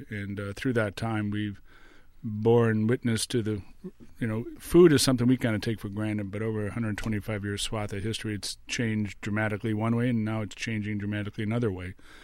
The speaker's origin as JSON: {"language": "English", "town": "Oak Park", "region": "Illinois", "country": "United States", "tie": "born or raised there", "also_born_or_lived": "Iowa", "said": "I grew up in Chicago, Oak Park, one of the greatest communities in the Midwest."}